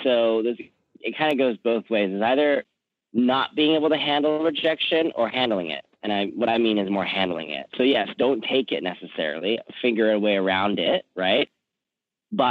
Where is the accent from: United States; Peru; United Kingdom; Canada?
Canada; Vancouver, British Columbia; moved away; my, you know, fact that I came from Vancouver and, you know, had a desire to get out and go somewhere